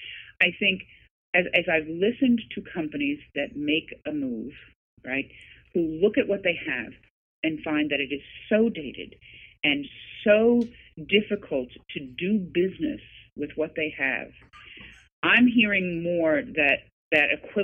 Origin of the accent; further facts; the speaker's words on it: New York, United States; and as a New Yorker, I really resonated with it